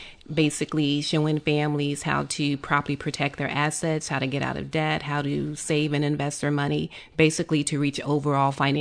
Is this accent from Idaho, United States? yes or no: no; Indianapolis, Indiana, United States; moved away; also born or lived in Cincinnati; Well, I'm originally from Indianapolis. I graduated from Central State University, which got me to the big city of Cincinnati.